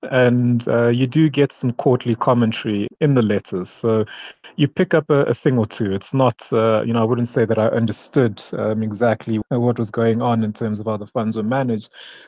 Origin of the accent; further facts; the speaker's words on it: Johannesburg, Gauteng, South Africa; Well, I'm Joburg born and bred. So I was born in Soweto and I grew up largely in Bryanston for most of my childhood.